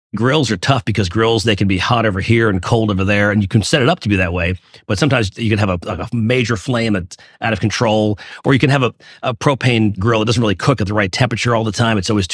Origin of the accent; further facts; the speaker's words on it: Garden City, New York, United States; I grew up in Garden City, Long Island.